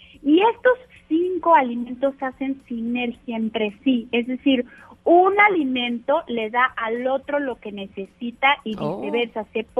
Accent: Mexico; somos los vecinos de Estados Unidos

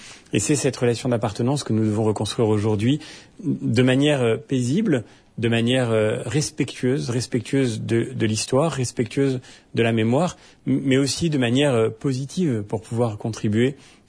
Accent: France; Je suis effectivement un citoyen français.

